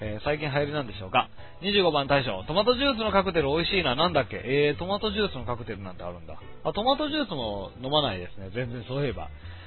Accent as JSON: {"language": "Japanese", "region": "Kansai", "country": "Japan", "said": "僕は関西人ですけど納豆とかは全然大丈夫で"}